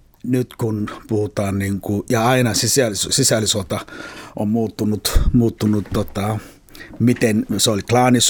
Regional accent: Somalia; now in Finland; Olen syntynyt Somaliassa ja lapsuuden viettänyt Somaliassa ja aikuiselämää viettänyt täällä Suomessa.

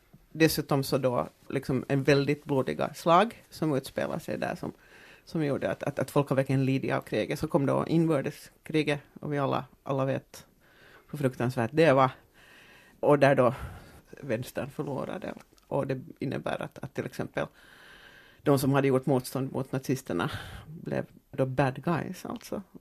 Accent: Ekenäs, Uusimaa, Finland; Kristina Göran Schilds stiftelse som finns i Ekenäs som är nästan min hemstad.

